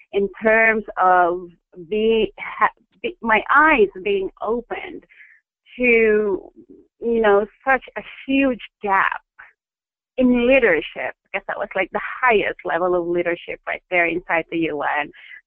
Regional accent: Philippines; So I grew up in the Philippines. Born and bred, educated

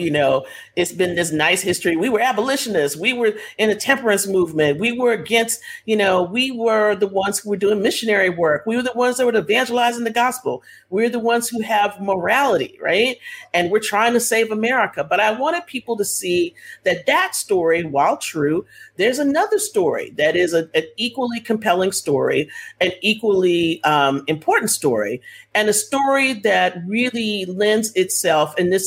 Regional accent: Texas, United States; when Rick Perry was running from Texas, I'm from Texas

